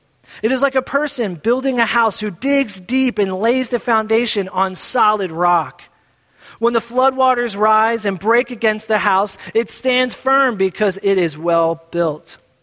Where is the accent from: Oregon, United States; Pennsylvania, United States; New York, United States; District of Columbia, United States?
Pennsylvania, United States; Philadelphia; I grew up in South Philly and I can go out to the Midwest and you all know what I'm talking about, right?